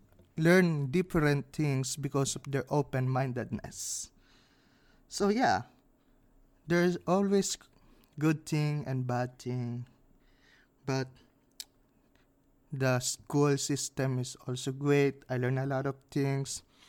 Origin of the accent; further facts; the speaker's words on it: Philippines; English is a second language; now in Canada; when I was in the Philippines, usually in our schools, we always practice our religion, especially we're from the Catholic school